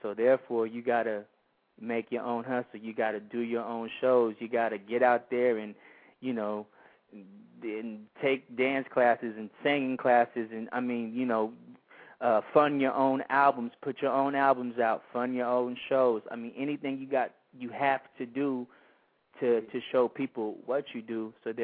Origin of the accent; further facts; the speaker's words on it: Berkeley, California, United States; Growing up in Berkeley, you see everything. Growing up in the Bay Area, you see everything.